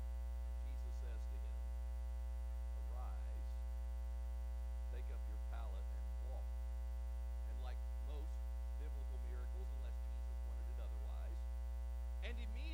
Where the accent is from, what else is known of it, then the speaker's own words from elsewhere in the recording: New Albany, United States; when Greg and I were little boys growing up in New Albany.